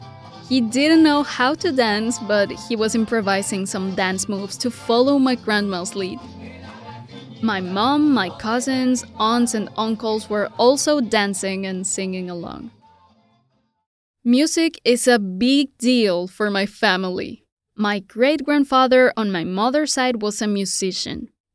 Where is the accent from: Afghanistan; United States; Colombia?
Colombia; Bogotá, Bogotá Capital District; now in Montreal, Canada; I immigrated from Bogotá, Colombia to Montreal a year and a half ago.